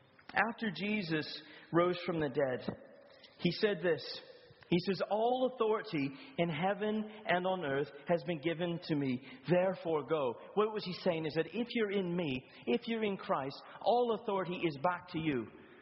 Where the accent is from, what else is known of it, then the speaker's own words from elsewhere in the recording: Canada; now in Brighton, United Kingdom; I was a nobody from Canada. I'm still a nobody from Canada.